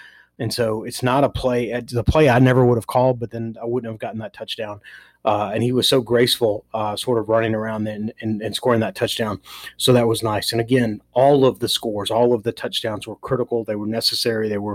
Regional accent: Nashville, Tennessee, United States; And he played in Nashville, so, and I'm from Nashville, so I'd heard of him sort of ahead of time.

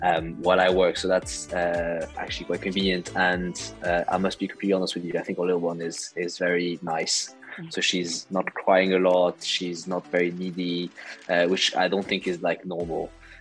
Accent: France; English is a second language; also born or lived in Germany; now in United Kingdom; I'm originally from France, as you can probably guess from my name and my accent. But I've been in the UK for about 8 years now. I actually studied here for my master's.

